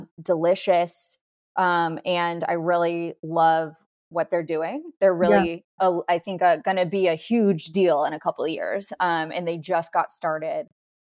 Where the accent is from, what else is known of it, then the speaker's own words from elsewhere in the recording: Texas, United States; accent: Texas; I always say it with my Texas accent.